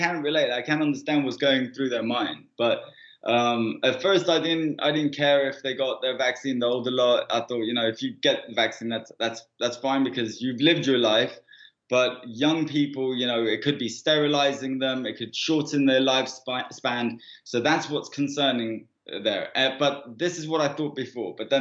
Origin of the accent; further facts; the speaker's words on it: Hampstead, London, United Kingdom; I was raised in Hampstead. I went to college in Belsize Park, and I hanged out in Camden Town every single day.